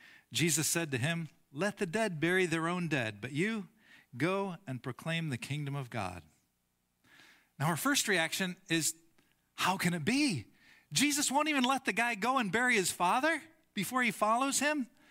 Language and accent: English; United States; That's not how I would have scheduled it, but I'm an American.